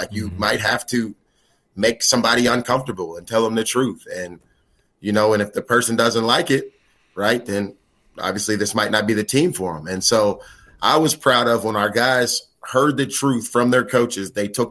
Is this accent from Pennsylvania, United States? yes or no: yes; Pittsburgh, Pennsylvania, United States; I'm from the City of Champions. I'm from Pittsburgh, Pennsylvania, where we're born winners, you know what I'm saying?